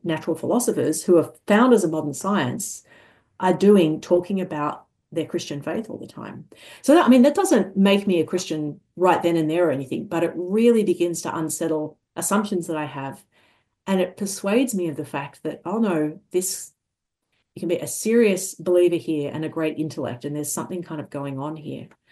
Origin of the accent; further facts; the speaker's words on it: Australia; moved away as an adult; I grew up in Australia, which is a very kind of, secular country. I grew up in a really loving home that encouraged me to grapple with ideas, but very much like a non-Christian home.